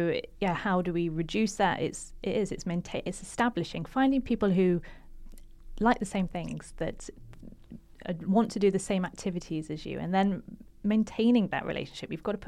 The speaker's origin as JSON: {"language": "English", "region": "England", "country": "United Kingdom", "lives_now": "Norway", "said": "Like I'm English"}